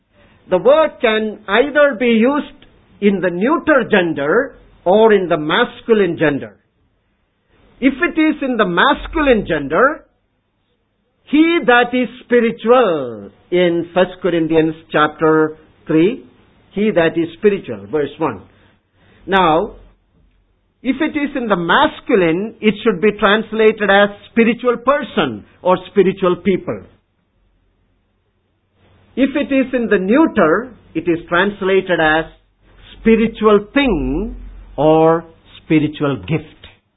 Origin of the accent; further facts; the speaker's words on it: Kerala, India; first language Malayalam; English is a second language; In my mother tongue, you know, Malayalam language, verse 4 reads, Kripavaram, which means grace gift.